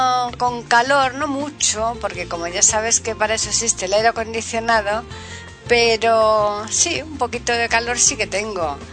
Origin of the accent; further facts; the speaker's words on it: Seville, Andalusia, Spain; De eso nada, es que yo soy de Sevilla.